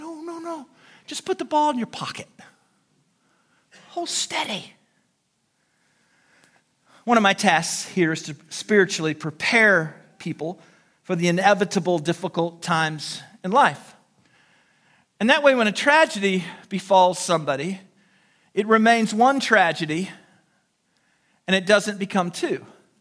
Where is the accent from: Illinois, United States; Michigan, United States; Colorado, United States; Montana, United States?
Illinois, United States; DuQuoin; He was from Marion, as it all turned out, and I was from DuQuoin, and we had a lot in common. Here we both are at Emory University in Atlanta, a couple Southern Illinois boys